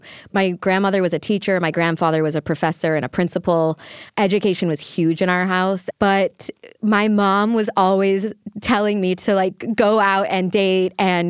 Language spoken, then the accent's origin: English; Chicago, Illinois, United States; I grew up in Chicago and almost all my family was in Chicago.